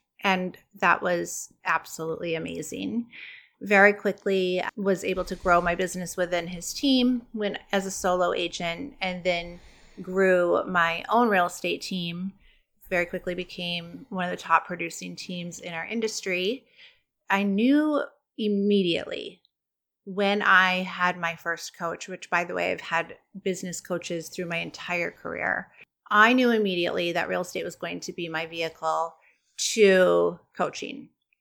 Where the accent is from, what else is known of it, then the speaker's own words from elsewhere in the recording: Michigan, United States; I am actually from West Michigan.